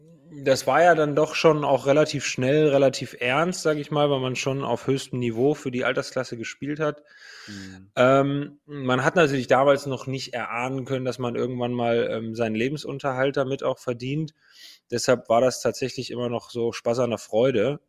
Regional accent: Pulheim, North Rhine-Westphalia, Germany; also born or lived in Dormagen; Ich bin da tatsächlich nur geboren. Ich komme ursprünglich aus Pulheim. Das liegt auch im Rhein-Erft-Kreis. Gehört nicht zur Stadt Köln.

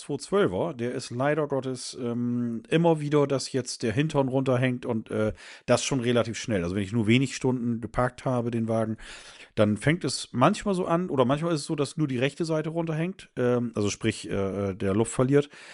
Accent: Bremen, Germany; hier bei mir in Bremen vom Band gelaufen. Deswegen als Bremer

